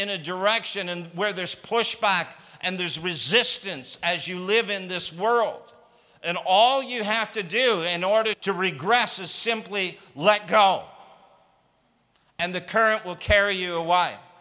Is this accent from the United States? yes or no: no; Toronto, Ontario, Canada; I had done very little travel growing up in Toronto, Canada, and then having family in Detroit in the USA.